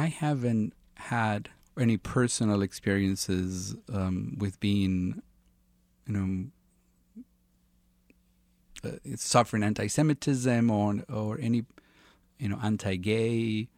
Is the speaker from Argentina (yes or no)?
yes; Argentina; now in United States; the time I grew up in Argentina and then the time I came to America